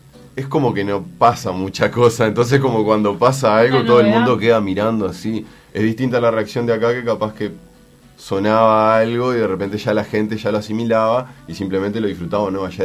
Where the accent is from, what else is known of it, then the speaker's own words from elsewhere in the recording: Canelones, Uruguay; Como canarios que somos, le empezábamos a dar hasta entenderlo.